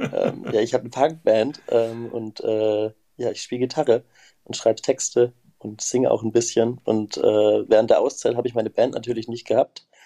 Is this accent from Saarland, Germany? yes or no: no; Heilbronn, Baden-Württemberg, Germany; now in Würzburg, Germany; Also ich komme hier ursprünglich aus Heilbronn. Wir sind jetzt erst nach der Reise nach Würzburg gezogen. Aber das ist nur eine Stunde.